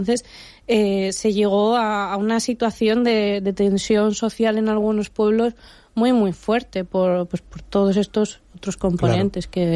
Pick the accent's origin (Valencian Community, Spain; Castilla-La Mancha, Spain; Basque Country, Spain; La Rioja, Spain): Castilla-La Mancha, Spain; en Villanueva de la Fuente, en Ciudad Real, muy cerca de mi pueblo, solo nos separa un pueblo, estamos a 10-15 minutos. En el año 87, que es el año en el que yo nací